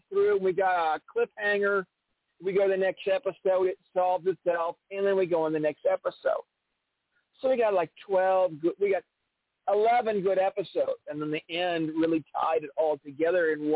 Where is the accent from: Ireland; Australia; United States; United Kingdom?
United States; Las Vegas, Nevada; But I'm from Las Vegas